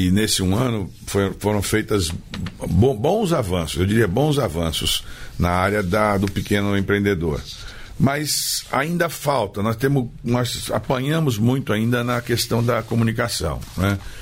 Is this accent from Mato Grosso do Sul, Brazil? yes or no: no; São Paulo, Brazil; Eu sou de São Paulo.